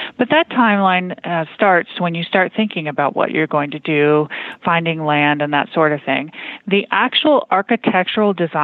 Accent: Boulder, Colorado, United States; So then there was a program that came out in Boulder, Colorado, actually in my hometown, SketchUp, which is now owned by Google.

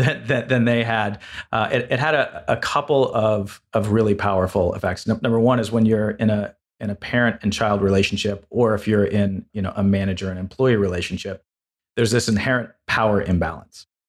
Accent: Los Angeles, California, United States; now in Woodstock, United States; I grew up in Los Angeles. She grew up in New York City. We both decided to get away. So we moved to a town of 3,000 people in Woodstock, Vermont.

